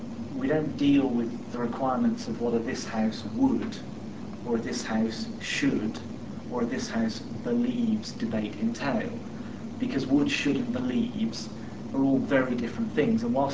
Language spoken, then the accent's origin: English; United Kingdom; The thing, because I'm British, the thing that people do in Britain increasingly now